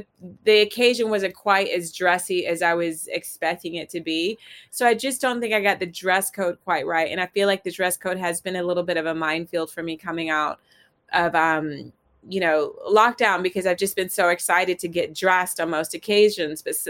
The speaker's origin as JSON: {"language": "English", "region": "Virginia", "country": "United States", "tie": "born or raised there", "said": "because I grew up in the South in Virginia in the States, and I grew up going to church."}